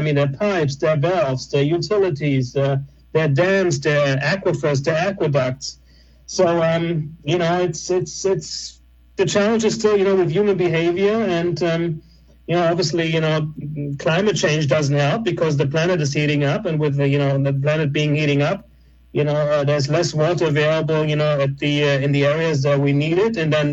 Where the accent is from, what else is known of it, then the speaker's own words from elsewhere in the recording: United States; and I'm American myself, so please don't take that personal.